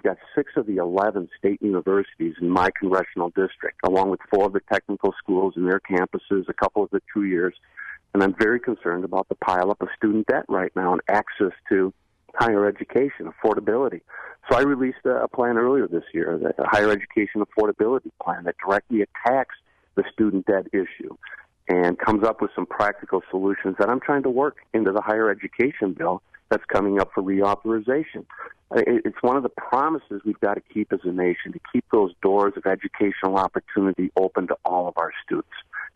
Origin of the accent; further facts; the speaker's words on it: Wisconsin, United States; I was born and raised here in Western Wisconsin, and Tawny and I have raised our family here, our two boys.